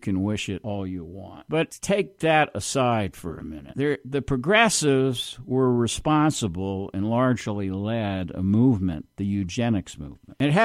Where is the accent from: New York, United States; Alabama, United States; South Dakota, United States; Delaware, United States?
New York, United States; I'm from New York. My family was, for many generations, Democrats.